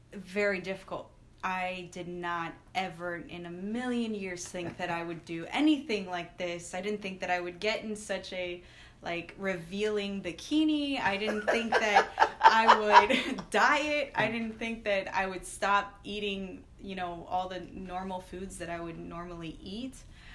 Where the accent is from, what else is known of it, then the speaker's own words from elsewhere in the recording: Orlando, Florida, United States; also born or lived in New York; So I was born in New York, and I lived there for a few years and raised in Orlando, Florida. So I'd typically normally say that I'm from Florida.